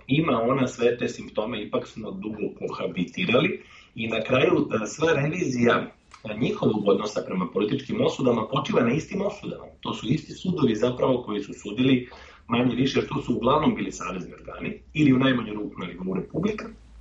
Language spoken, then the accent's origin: Serbian; Sarajevo, Federation of Bosnia and Herzegovina, Bosnia & Herzegovina; moved away; Znači ja sam rođen iz Sarajeva, 1992. godine sam, nažalost, opet u nekim specifičnim istorijskim trenucima morao da pobegnem iz svog rodnog grada